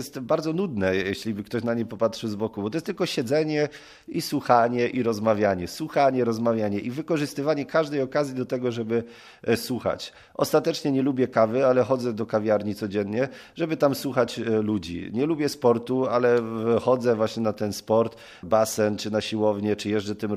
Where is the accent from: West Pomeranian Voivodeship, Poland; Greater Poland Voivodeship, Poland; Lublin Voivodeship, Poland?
Greater Poland Voivodeship, Poland; Murowana Goślina; Pochodzę z Murowanej Gośliny, właśnie 19 kilometrów na północ od Poznania.